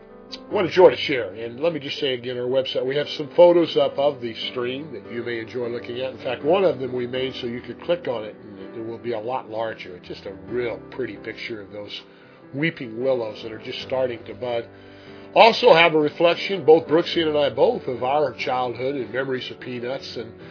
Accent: Kansas City, Missouri, United States; I actually grew up in the Kansas City area, but often visited that area.

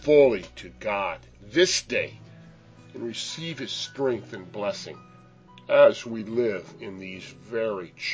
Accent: United States; As an American, I ask, where is my country is heading?

